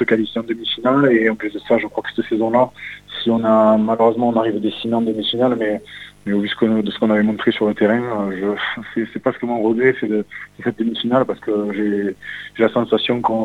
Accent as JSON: {"language": "French", "town": "Toulouse", "region": "Occitanie", "country": "France", "tie": "born or raised there", "said": "je suis né à Toulouse, j'ai fait plus de 15 ans à Toulouse"}